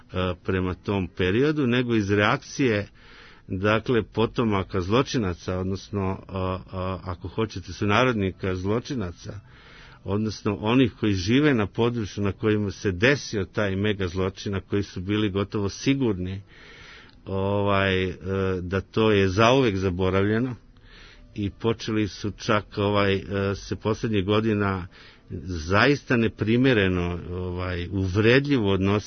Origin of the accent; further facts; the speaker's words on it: Krajina, Croatia; mi Srbi iz Krajine u identitetskom kodu nosimo Kosovo.